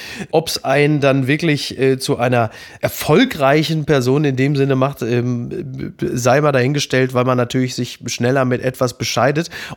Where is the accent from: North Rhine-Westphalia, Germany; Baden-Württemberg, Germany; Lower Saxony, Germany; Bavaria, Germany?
North Rhine-Westphalia, Germany; Ich komme ja aus dem Ruhrgebiet